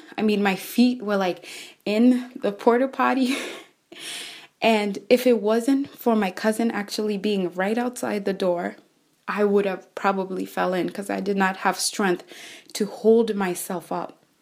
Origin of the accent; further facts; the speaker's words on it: Nairobi, Kenya; I was born and raised in Nairobi, Kenya to my parents, Elizabeth and Edwin, along with my two sisters and brother. Around the time that I was five, my mother moved to the United States and my siblings and I stayed back home with our grandparents.